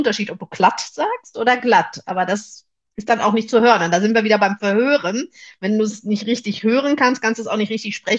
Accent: North Rhine-Westphalia, Germany; Ich komme ja auch aus

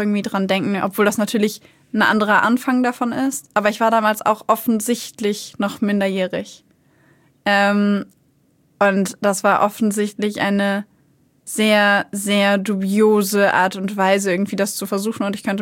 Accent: Hanover, Lower Saxony, Germany; ich komme eigentlich aus Hannover, bin da aufgewachsen.

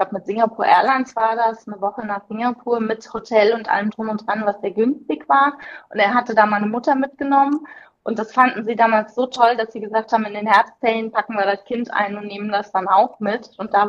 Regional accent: Rhineland-Palatinate, Germany; damals in der Nähe von Mainz gewohnt. Also ich bin in der Nähe von Mainz aufgewachsen

